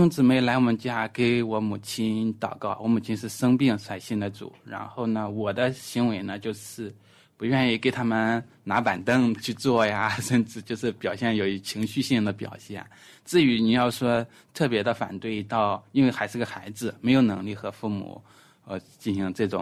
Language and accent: Chinese; Henan, China; 我呢是来自于中国，然后在河南的一个农村里长大的。